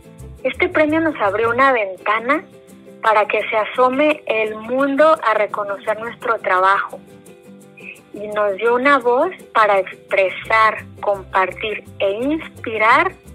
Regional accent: Mexico; now in Canada; Como inmigrante mexicana canadiense, es precisamente todo lo que integra mi cultura

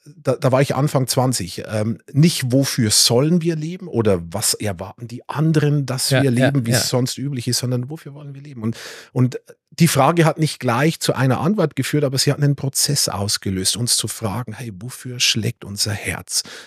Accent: Bleibach, Bavaria, Germany; ich bin im Bayerischen Wald groß geworden, in einem kleinen, aber total tollen Dorf. Bleibach heißt das.

